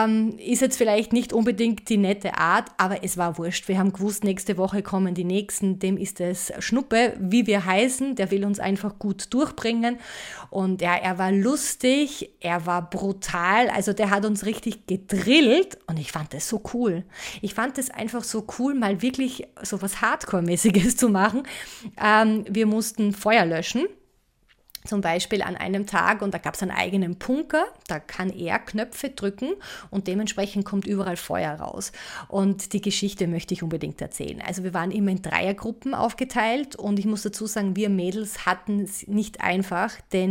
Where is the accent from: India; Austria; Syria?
Austria; Vienna; Ich komme ja aus Wien und habe hier in Wien auch studiert und gearbeitet